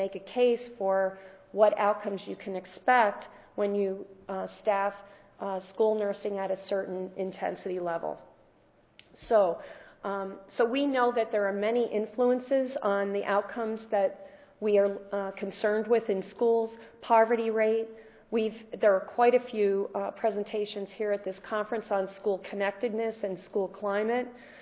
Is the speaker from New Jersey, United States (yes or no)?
no; Illinois, United States; And actually, I come from Illinois